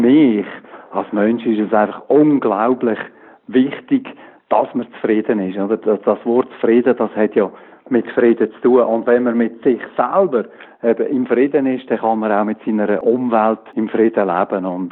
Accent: Switzerland; first language Swiss German; German is a second language; ich bin deutsch sprechend, auch wenn Hochdeutsch nicht jetzt 1:1 meine Muttersprache ist.

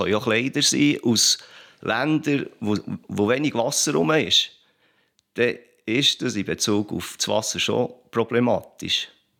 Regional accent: Switzerland; bei uns in der Schweiz ist das so selbstverständlich, dass man den Solidaritätsgedanken vielleicht gar nicht mehr wahrnimmt

